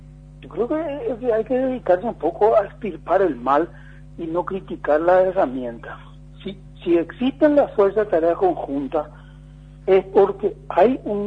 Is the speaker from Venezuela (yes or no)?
no; Paraguay; como todo paraguayo de bien y como toda persona humana